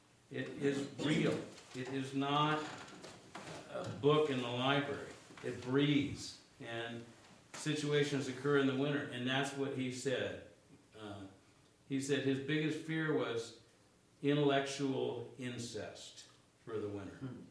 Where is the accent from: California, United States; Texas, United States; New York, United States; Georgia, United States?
California, United States; I'm from Southern California